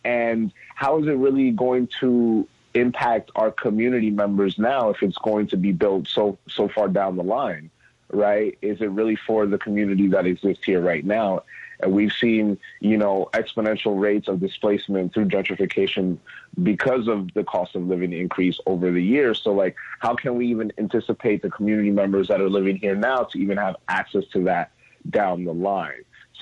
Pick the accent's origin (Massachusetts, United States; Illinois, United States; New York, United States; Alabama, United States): New York, United States; Astoria; the community that I grew up in here in Astoria, Queens, and in Long Island City